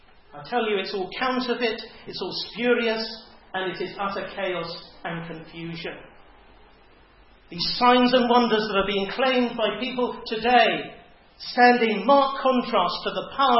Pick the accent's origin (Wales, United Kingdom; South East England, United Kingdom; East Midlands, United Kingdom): South East England, United Kingdom; Hove; I can vividly remember a 2-week miracle crusade that was held in my hometown of Hove back in the 80s.